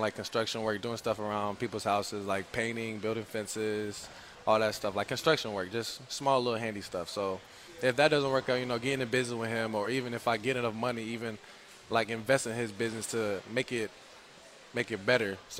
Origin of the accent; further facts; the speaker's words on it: Georgia, United States; In my opinion, I really never was like a true Georgia fan, even though I grew up in Georgia.